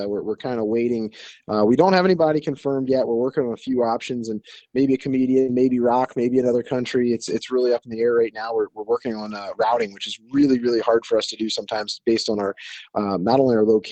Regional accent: Maryland, United States; growing up in Maryland, we did a combine demolition derby when I was a kid

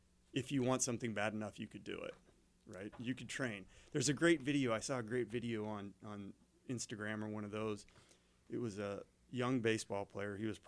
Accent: Indiana, United States; now in Wahpeton, United States; I'm a Midwest kid. I grew up in Indiana, so I'm used to Midwest nice, and it's kind of nice to be back to that.

